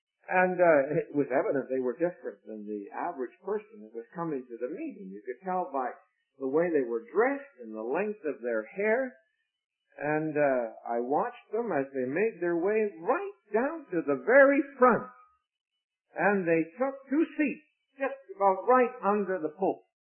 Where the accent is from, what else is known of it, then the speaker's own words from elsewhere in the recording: Vancouver, British Columbia, Canada; I came as a Canadian delegate from Vancouver.